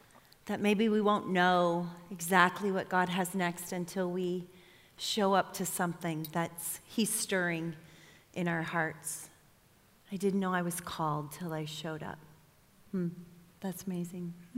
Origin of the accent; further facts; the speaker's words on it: California, United States; and I grew up here in California.